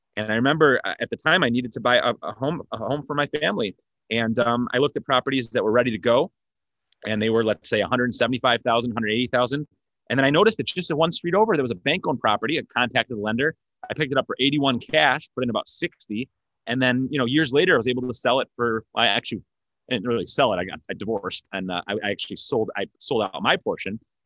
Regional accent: Detroit, Michigan, United States; Yeah, so I'm from Detroit, Michigan. I was born in Detroit, Michigan. I'm actually first generation American.

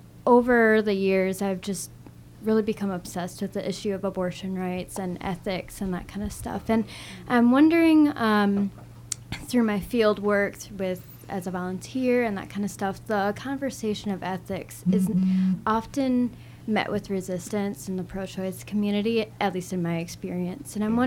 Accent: Grand Rapids, Michigan, United States; First off, go blue. I'm from Grand Rapids.

